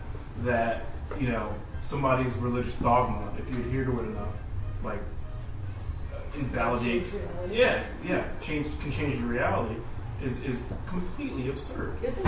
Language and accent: English; Brooklyn, New York, United States; I grew up in Borough Park in Brooklyn, almost Hasidim, and the things that you hear about the way they practice their faith.